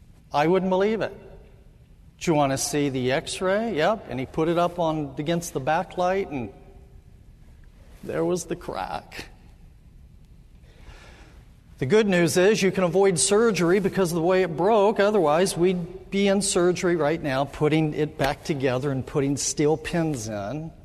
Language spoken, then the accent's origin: English; Indiana, United States; Growing up in Indiana, I was about sports and I was particularly about basketball.